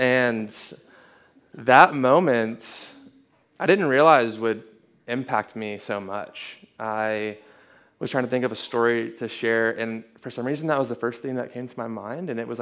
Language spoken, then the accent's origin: English; Hendersonville, United States; So I grew up in Hendersonville. Anyone heard of Hendersonville before?